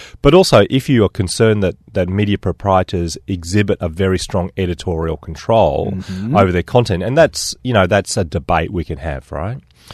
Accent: Australia; The biggest problem Australia has is that we speak English. Right. If we didn't speak English, if we spoke Australian, right, this weird Australian language, then we'd have to produce more content.

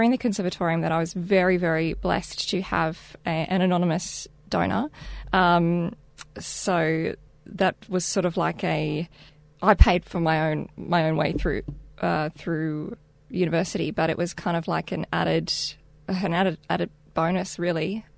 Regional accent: Penrith, New South Wales, Australia; Yeah, so I grew up in the western suburbs, in a little town called Penrith, my hometown. And we lived out there, my parents, my sister and I, for a good many years

